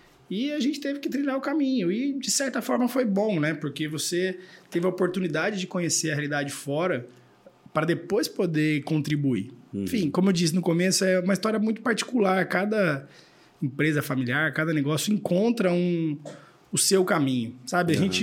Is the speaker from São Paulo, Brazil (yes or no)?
yes; Dracena, São Paulo, Brazil; moved away as an adult; Eu nasci em Dracena, fui criado lá a vida toda, né? Saí para fazer a faculdade, vim para Ribeirão Preto e depois trabalhar em São Paulo. Fiquei aqui na região, né? São Paulo, Jundiaí, Alumínio, né?